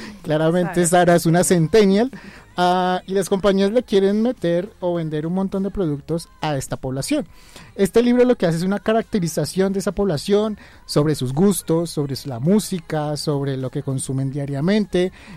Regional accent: Colombia; conocer algo que es tan básico para nuestras vidas como colombianos, y creo que en Latinoamérica, que es la tienda de barrio

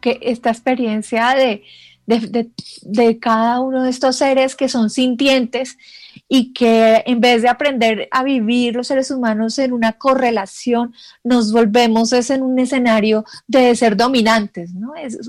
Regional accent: Valle del Cauca, Colombia; yo soy del Valle del Cauca, y era cultural tener un de estos animalitos en las casas.

